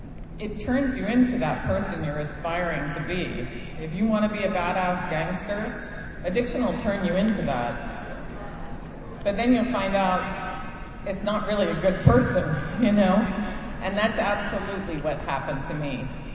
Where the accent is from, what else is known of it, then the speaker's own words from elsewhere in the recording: Potomac, Maryland, United States; I grew up in Potomac, Maryland, so I don't have a really badass using story. I'm a white girl from the suburbs.